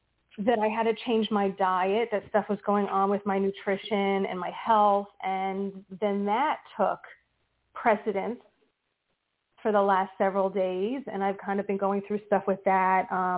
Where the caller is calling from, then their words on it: New Jersey, United States; from New Jersey.